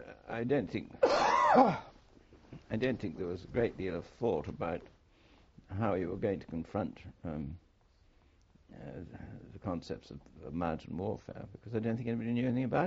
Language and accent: English; England, United Kingdom; Although I had no idea about the being an Englishman, I hadn't really understood the significance of it